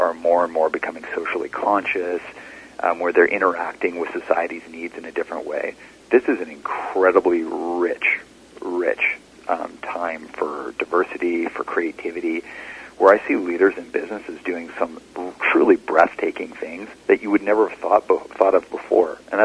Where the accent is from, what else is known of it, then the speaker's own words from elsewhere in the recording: Alberta, Canada; So I grew up in Alberta as a skateboarder.